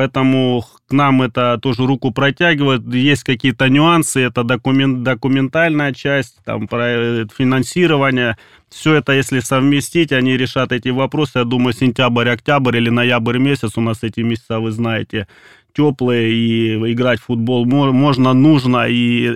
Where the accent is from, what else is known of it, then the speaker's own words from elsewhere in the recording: Sukhumi, Abkhazia, Georgia; у нас на родине, у нас в Абхазии, в городе Сухум